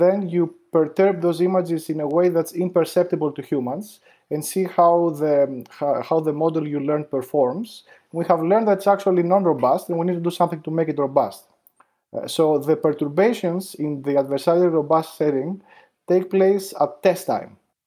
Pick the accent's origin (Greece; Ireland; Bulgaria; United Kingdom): Greece; moved away as an adult; now in United States; I grew up in Greece. This is where I did my undergrad. I moved to Columbia University for grad school.